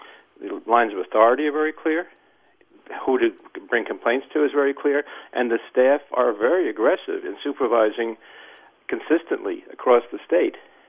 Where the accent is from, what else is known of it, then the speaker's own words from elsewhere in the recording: New York, United States; now in Mill Valley, United States; I'm actually a New Yorker, but I've been spending more and more time in here in Mill Valley and probably will end up in California.